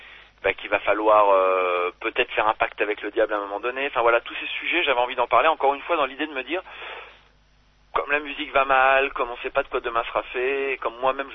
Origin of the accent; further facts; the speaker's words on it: France; parce que je trouve ça toujours compliqué quand on est français